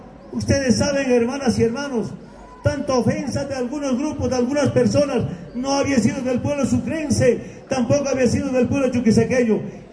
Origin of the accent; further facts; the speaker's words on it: Bolivia; entendiéndonos como bolivianos